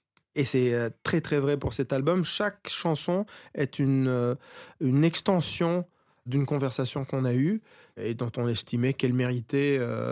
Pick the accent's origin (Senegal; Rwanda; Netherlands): Rwanda; moi, j'ai grandi au Rwanda, et à l'époque, c'était un pays francophone